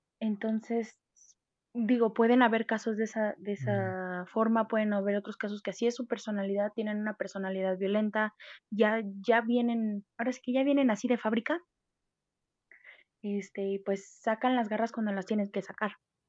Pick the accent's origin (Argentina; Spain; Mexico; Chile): Mexico; now in United States; Nosotros como mexicanos hemos visto que la mayoría de los mexicanos y la mayoría de los inmigrantes somos gente trabajadora